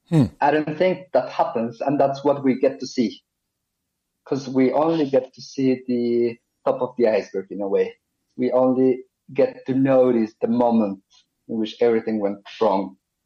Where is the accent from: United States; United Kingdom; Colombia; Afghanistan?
Colombia; They are, well, you know, I'm Latin American, I'm from Colombia, I'm not from a wealthy family, I'm from more of a middle-class family.